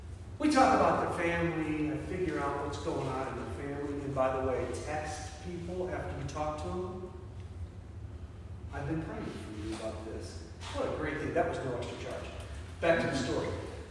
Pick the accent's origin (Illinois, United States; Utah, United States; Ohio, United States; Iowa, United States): Ohio, United States; I said, you know, I'm from Ohio, and I know.